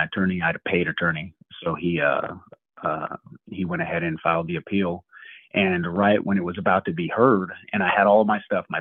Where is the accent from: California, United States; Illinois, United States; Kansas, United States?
California, United States; I'm originally from California